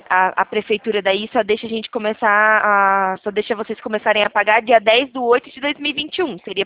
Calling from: Limeira, São Paulo, Brazil; eu falo aqui de Limeira, interior de São Paulo.

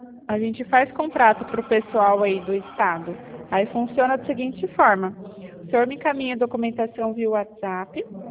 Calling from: Mato Grosso do Sul, Brazil; Eu falo de Mato Grosso do Sul.

